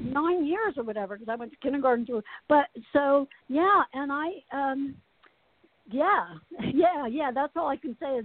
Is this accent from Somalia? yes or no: no; Asbury Park, New Jersey, United States; So I remember, I remember. I grew up in Asbury, so.